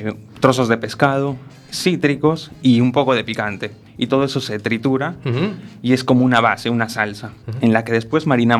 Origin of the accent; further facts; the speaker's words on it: Arequipa, Peru; Yo soy de Perú, de una ciudad al sur llamada Arequipa.